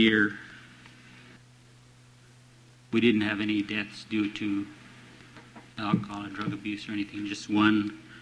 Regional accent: Shagluck, United States; I'm from Shagluck.

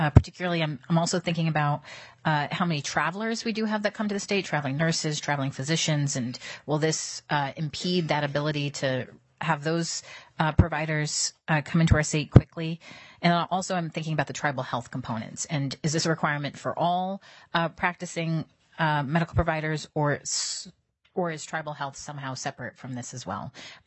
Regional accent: Nome, Alaska, United States; I know in my hometown of Nome, most of the providers there are travelers

